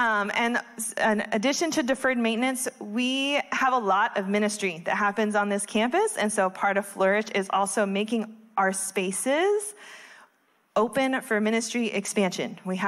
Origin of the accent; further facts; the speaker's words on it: Texas, United States; Relative, I'm from Texas. I understand my Texas friends, this is not hot.